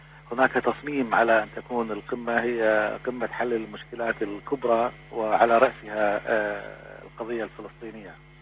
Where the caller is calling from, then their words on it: Beirut, Beirut Governorate, Lebanon; وانا بكلمك من بيروت